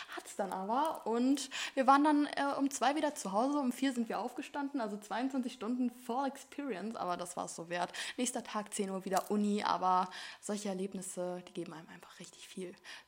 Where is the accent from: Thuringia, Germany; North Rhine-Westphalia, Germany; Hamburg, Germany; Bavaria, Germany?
Hamburg, Germany; Aber jetzt sind wir Hamburger sehr fressen schön.